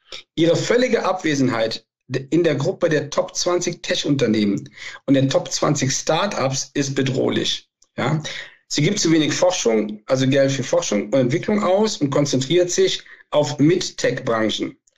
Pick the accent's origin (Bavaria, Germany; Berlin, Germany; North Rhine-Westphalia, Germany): North Rhine-Westphalia, Germany; Da, wo ich herkomme, zwischen Köln und Aachen